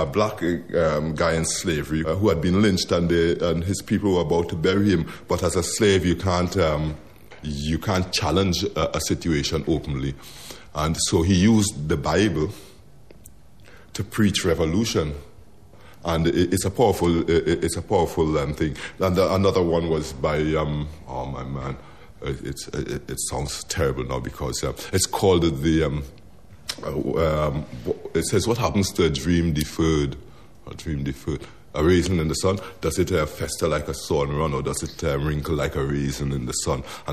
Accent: Trinidad & Tobago; moved away; Well, I came from Trinidad and Tobago in the Caribbean. I came here in the 1970s.

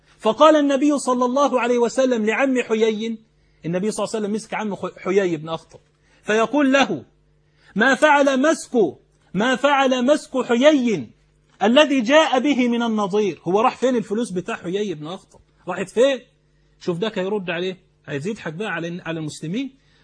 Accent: Egypt; طبعا احنا عندنا في مصر الآن النائب العام يشتغل بالأوراق

